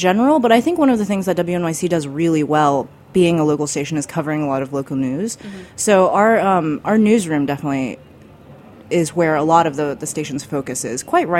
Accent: United States; as an American who goes to the supermarket

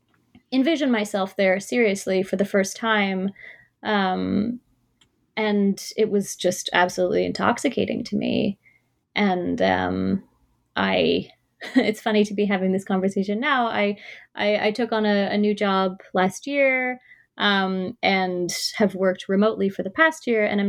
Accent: Toronto, Ontario, Canada; I was born and raised in Toronto, and as somebody who works in the arts in Canada

